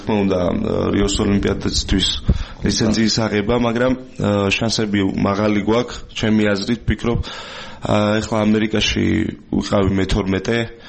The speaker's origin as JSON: {"language": "Georgian", "region": "Tbilisi", "country": "Georgia", "tie": "born or raised there", "said": "მე თბილისში დავიბადე, გავიზარდე."}